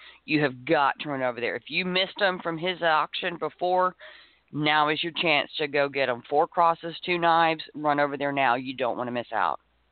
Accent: East Coast, United States; because I was raised pretty much on the East Coast, so I'm not real familiar with a lot of these Western state issues myself.

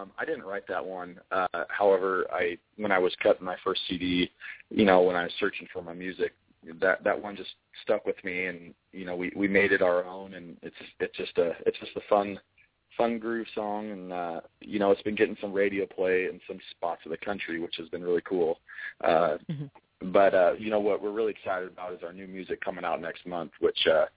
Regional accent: Washington, United States; I am a Washington State boy.

